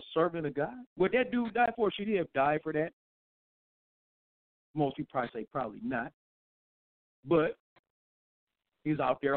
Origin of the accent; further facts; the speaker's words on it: South Bend, Indiana, United States; I'm from South Bend, Indiana, and which is right outside of Chicago.